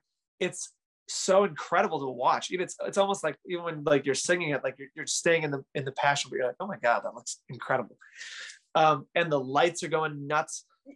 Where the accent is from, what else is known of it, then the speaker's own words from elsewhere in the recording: Chicago, Illinois, United States; and I'm from Chicago, and I was actually living with my parents at the time because I moved out of my apartment when I got the tour.